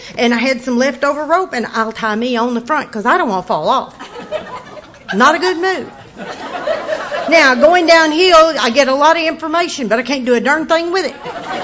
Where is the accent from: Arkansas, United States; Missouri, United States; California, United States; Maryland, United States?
Arkansas, United States; Well, you know, I was from Arkansas. We didn't have Christmas tree farms and stuff like